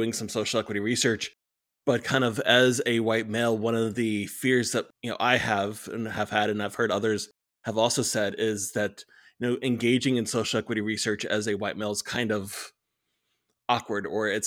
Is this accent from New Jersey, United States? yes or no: no; Tallahassee, Florida, United States; I'm very tempted to talk to you about Thomasville because I'm from Tallahassee, so right down the road from you.